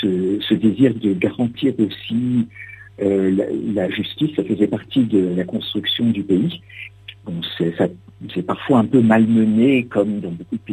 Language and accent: French; United States; Je suis de mère française, de père hongrois, et puis je suis né j'ai grandi aux États-Unis.